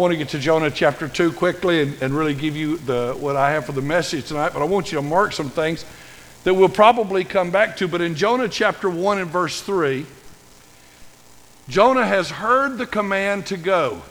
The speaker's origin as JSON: {"language": "English", "region": "Tennessee", "country": "United States", "said": "I'm from Tennessee."}